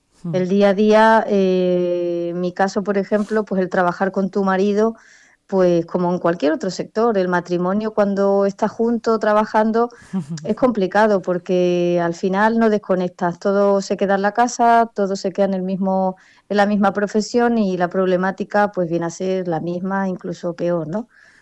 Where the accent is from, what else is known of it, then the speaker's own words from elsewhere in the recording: Mairena del Aljarafe, Andalusia, Spain; moved away; yo no soy ni de aquí, ¿no? Que ya me considero, por supuesto, porque llevo ya casi 20 años aquí. Yo vengo de Sevilla, de la parte de Mairena, el Aljarafe, muy, muy céntrico a Sevilla.